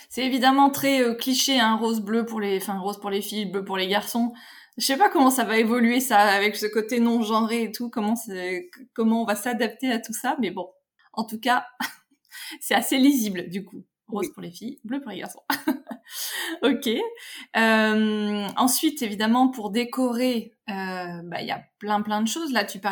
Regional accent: Grenoble, Auvergne-Rhône-Alpes, France; Bon, parce que moi je suis grenobloise

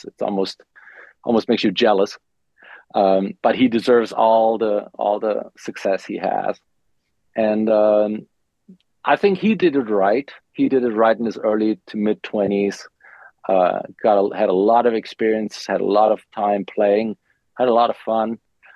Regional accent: Germany; moved away; I'm from Germany, obviously. I moved to LA first, and I was in LA for a couple of years. Then I moved to Vegas. I was in Vegas for 6 years.

